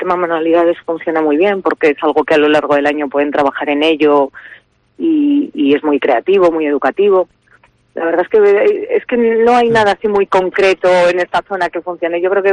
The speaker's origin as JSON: {"language": "Spanish", "country": "Spain", "said": "como buenos españoles que somos, solemos dejar muchas cosas para última hora"}